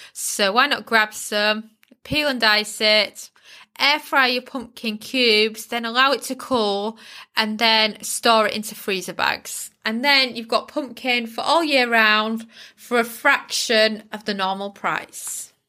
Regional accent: United Kingdom; I'm British, but I grew up with American family.

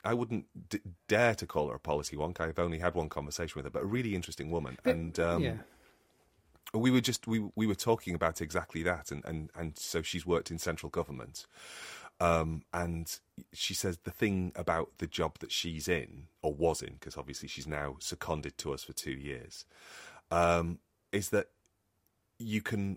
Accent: England, United Kingdom; It's like, except I'm English, so come on.

